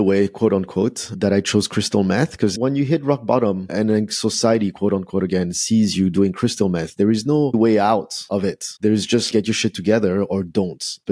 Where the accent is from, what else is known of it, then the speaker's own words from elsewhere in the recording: France; I grew up in France. So I was born and raised in France. And my father was a very typical immigrant father.